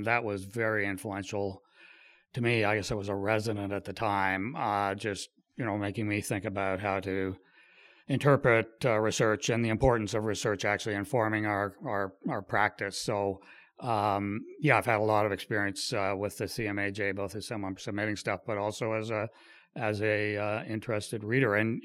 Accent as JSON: {"language": "English", "town": "Kingston", "region": "Ontario", "country": "Canada", "tie": "born or raised there", "also_born_or_lived": "Ottawa", "said": "And so they immigrated to Quebec City, moved to Kingston, Ontario when I was about 1 year old. And then basically I grew up in Kingston and in Ottawa."}